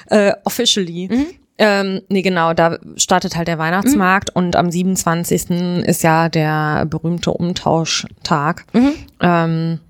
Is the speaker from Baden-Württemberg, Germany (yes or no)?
no; Düsseldorf, North Rhine-Westphalia, Germany; als Düsseldorferin erschließt es sich mir wirklich nicht.